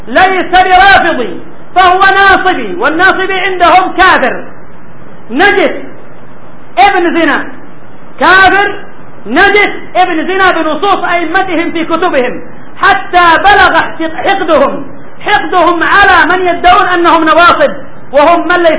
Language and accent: Arabic; Al Hudaydah, Yemen; عندنا في الحديدة قبل 12 سنة أو أكثر